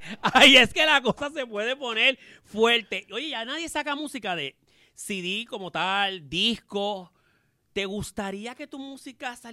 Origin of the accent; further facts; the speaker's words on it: Carolina, Puerto Rico; pues yo me crié en Carolina.